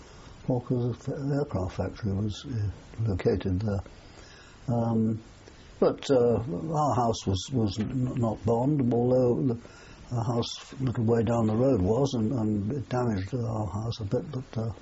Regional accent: London, United Kingdom; also born or lived in Freshfield, England; Yes, I was born in Freshfield, Lancashire, in December 1924. We moved to London when I was about 9 or 10.

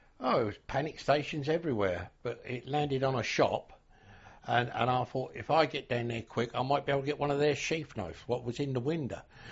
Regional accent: Hertford, East of England, United Kingdom; Yes, I was born and bred in Hartford, the family.

